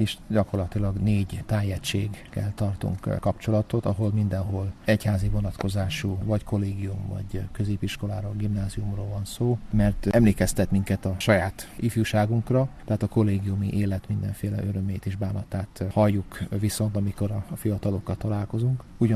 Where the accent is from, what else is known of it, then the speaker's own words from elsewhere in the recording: Chicago, Illinois, United States; Én Chicagóból kerültem oda